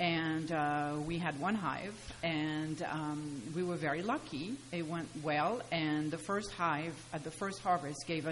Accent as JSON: {"language": "English", "country": "France", "second_language": "English", "moved": "as an adult", "lives_now": "United States", "said": "as you can hear by my accent, you know, we moved from France 20 years ago. I mean, August 12th, so 20 years exactly ago."}